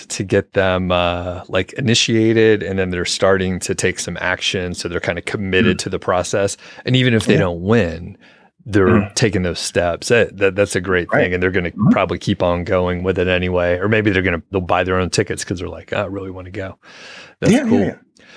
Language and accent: English; Atlanta, Georgia, United States; I'm from Atlanta originally, so I have been around often in the Southeast.